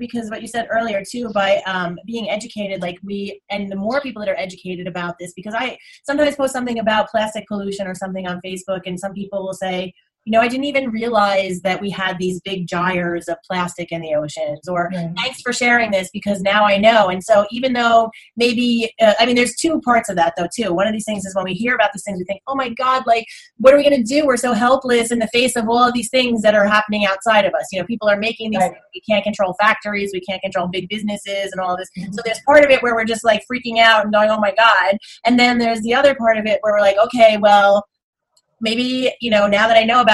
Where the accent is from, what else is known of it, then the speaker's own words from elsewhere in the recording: United States; the area that I grew up in, there was, I grew up right outside of Manhattan